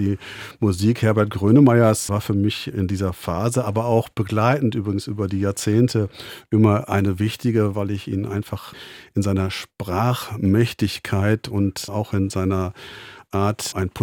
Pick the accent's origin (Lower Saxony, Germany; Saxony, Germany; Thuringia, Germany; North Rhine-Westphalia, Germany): North Rhine-Westphalia, Germany; Bochum; also born or lived in Dortmund; Naja, ich bin in Dortmund geboren, aber ich bin in Bochum aufgewachsen. Also ich bin wirklich ein Bochumer Kind.